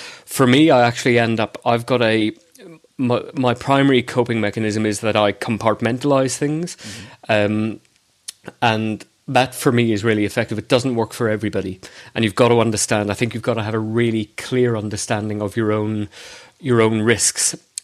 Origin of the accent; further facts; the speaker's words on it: Belfast, Northern Ireland, United Kingdom; I think part of it is because of growing up in Belfast, I've seen what other people have been exposed to.